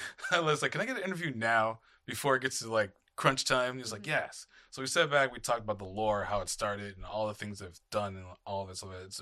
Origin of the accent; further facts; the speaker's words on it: Chula Vista, California, United States; we grew up in Chula Vista together.